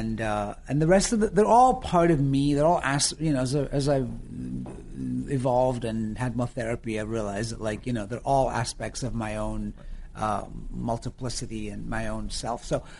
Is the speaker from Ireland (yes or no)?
no; Yorkshire and the Humber, United Kingdom; accent: northern Yorkshire; also born or lived in Florida; now in United States; because the melding of the American and the northern Yorkshire accent, people were just like, are you from New York?